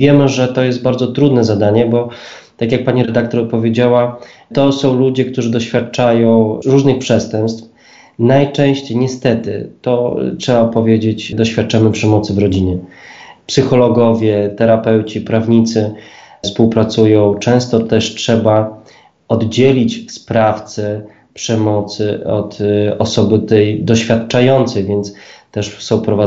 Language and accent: Polish; Janów Podlaski, Lublin Voivodeship, Poland; ja pochodzę z Janowa Podlaskiego, więc to jest województwo lubelskie.